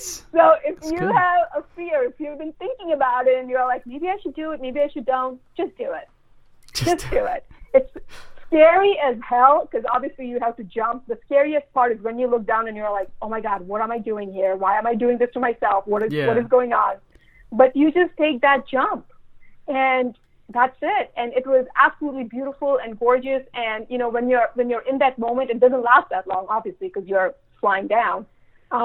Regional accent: U.S. Virgin Islands; I grew up in the American paradise. My childhood was eating mangoes off of mango trees and hanging out at the pool. And, you know, like, that was my childhood. And that's still home. I still get to go home to that.

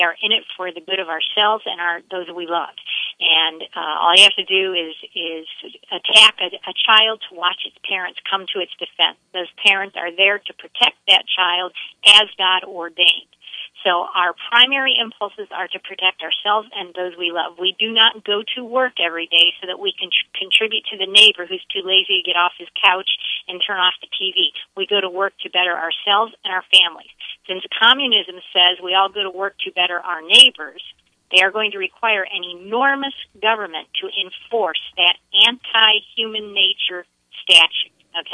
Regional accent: Midwest, United States; I am not from New York City originally. I'm from the Midwest, and when I go home, very interesting to me to observe the police state there.

